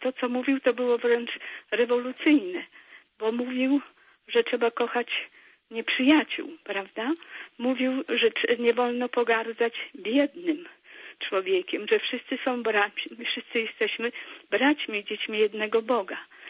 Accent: Lesser Poland, Poland; Jestem z Małopolski

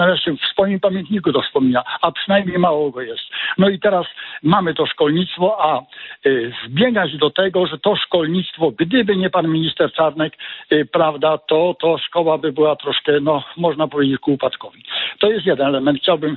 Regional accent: Rublewo, Łódź Voivodeship, Poland; Jestem z Rublewa koło Sieradza, także jestem dumny

